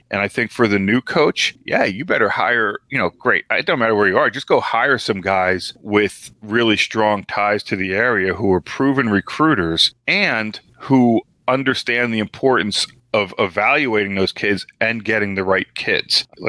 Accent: New Jersey, United States; And now, yeah, I'm from New Jersey, but now I have family that live just outside of Roanoke

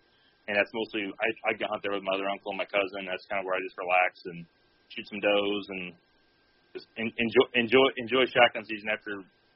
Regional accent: Illinois, United States; I grew up in Southern Illinois on the family farm.

